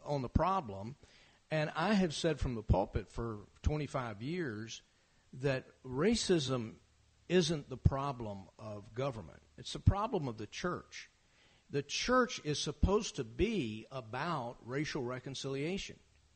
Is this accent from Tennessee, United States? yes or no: yes; Memphis, Tennessee, United States; and I grew up in Memphis, so I know the city very well, it has a dark history in the years surrounding the death of Dr. King.